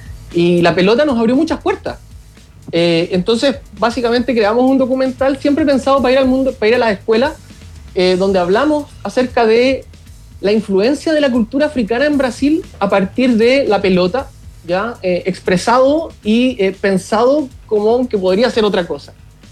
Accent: Chile; now in Brazil; Entonces yo como chileno quizás me he podido profundizar mucho más al vivir en carne propia lo que viven en el día a día los brasileños con el fútbol.

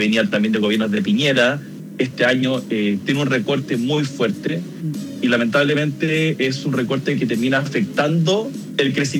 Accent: Chile; now in Los Angeles, United States; Yo vivo en Los Ángeles, soy chileno, soy productor de cine, vivo en Los Ángeles, California.

